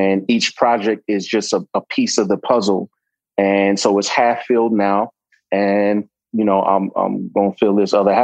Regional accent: Brooklyn, New York, United States; you know, I'm from New York, Brooklyn born and raised.

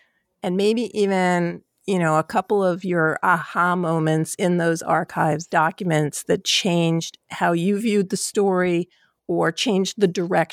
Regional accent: New York, United States; despite the fact that I grew up in New York, that I worked in the Trade Center, that I walked those streets

